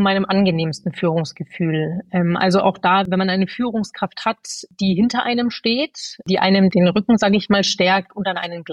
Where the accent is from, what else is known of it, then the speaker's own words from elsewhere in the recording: Lower Saxony, Germany; born there; also born or lived in Bielefeld / Düsseldorf / Dresden; Ich komme gebürtig aus Niedersachsen, bin dort quasi auch geboren und danach begann so ein bisschen, ich sag mal, charmant die Reise irgendwie durch Deutschland. Das heißt, einmal ein paar Jahre in Bielefeld gewohnt, in Düsseldorf, die schöne Stadt Dresden, dann ging es für ein paar Jahre in den hohen Norden